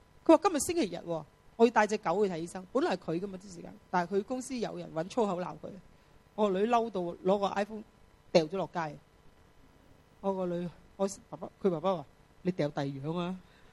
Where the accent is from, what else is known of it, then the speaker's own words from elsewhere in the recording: China; 我哋中国人仲好论尽嘅